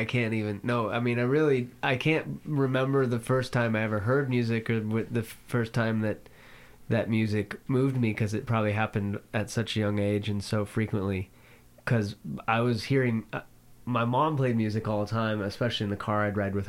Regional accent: California, United States; I was born and raised in the Bay Area near Berkeley.

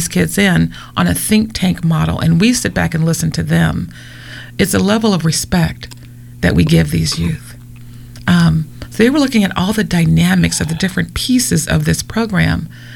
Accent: Pacific Northwest, United States; You know, I'm coming from the Pacific Northwest.

